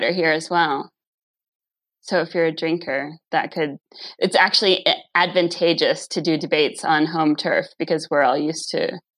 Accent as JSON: {"language": "English", "region": "Texas", "country": "United States", "tie": "born or raised there", "lives_now": "Denver, United States", "said": "No, I've lived a lot of places, but I grew up mostly in Texas."}